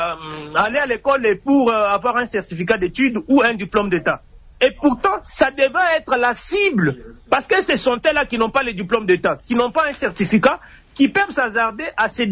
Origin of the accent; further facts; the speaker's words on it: Tshilenge, Kasaï-Oriental, DR Congo; now in Lubumbashi, Congo; pour permettre que chez moi, à Tshilenge, à Ilitouri